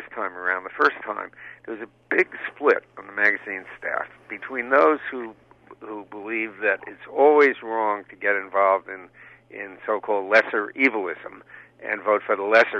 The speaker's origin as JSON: {"language": "English", "region": "New York", "country": "United States", "said": "I come from New York State, and there, it was no contest in New York State."}